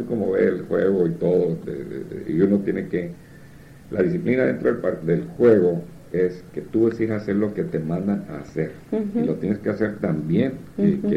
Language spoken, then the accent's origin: Spanish; Mexicali, Baja California, Mexico; also born or lived in Calexico; Yo venía de Calexico y una vez dieron Calexico y le dije, oye, yo soy de Calexico, sí, salí de la high school de Calexico, pero yo no soy de Calexico, soy de Mexicali